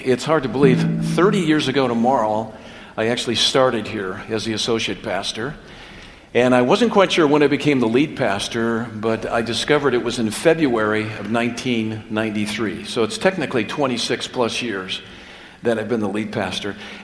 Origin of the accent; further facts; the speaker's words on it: Minnesota, United States; As you know, those of you who know me, I'm from Minnesota, or as they say it back then, Minnesota. And so I came to California